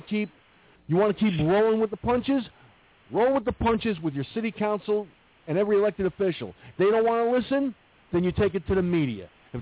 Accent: United States; I'm truly an American. I was born in this

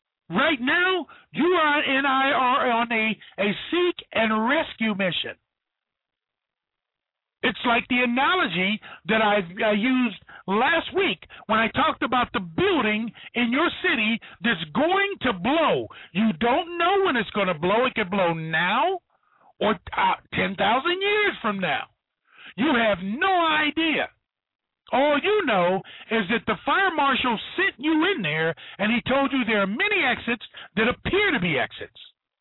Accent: United States; born there; And I thank God I was born in America.

